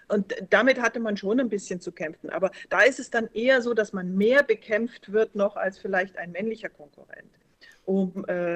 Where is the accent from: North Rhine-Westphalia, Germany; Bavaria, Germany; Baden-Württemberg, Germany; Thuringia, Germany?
Bavaria, Germany; Berchtesgaden; dann sind wir vier Kinder mit meiner Mutter zurück in ihre Heimat und so kam das. Und dann ab meinem sechsten Lebensjahr war ich dann in Berchtesgaden und deswegen fühle ich mich eigentlich auch Berchtesgaden als mein Heimatort zugehörig.